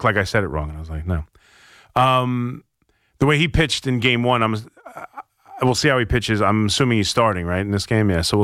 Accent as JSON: {"language": "English", "region": "New York", "country": "United States", "said": "I'm from Long Island."}